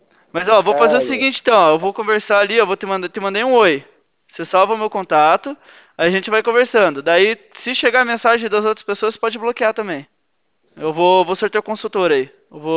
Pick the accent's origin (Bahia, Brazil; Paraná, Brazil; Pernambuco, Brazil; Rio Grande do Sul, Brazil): Paraná, Brazil; Curitiba; eu na verdade não sou daí de Rolândia, eu sou daqui de Curitiba